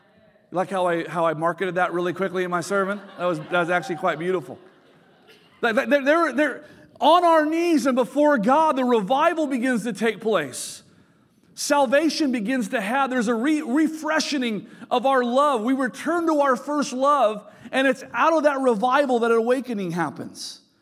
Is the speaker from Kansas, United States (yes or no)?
no; California, United States; I came from the Bay Area, Solano County, the most diverse county in the state of California.